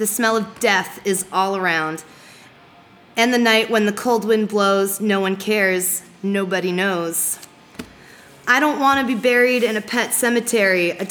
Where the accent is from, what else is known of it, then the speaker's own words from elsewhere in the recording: Ajax, Ontario, Canada; My hometown is Ajax, Ontario. And the best place to be there is the lakefront.